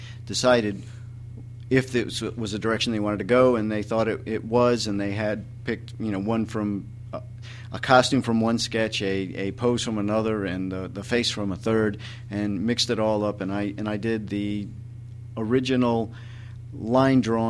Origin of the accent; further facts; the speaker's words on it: Connecticut, United States; When I was in art school growing up in Connecticut, there were some pirate artists that I was exposed to in art school and just before.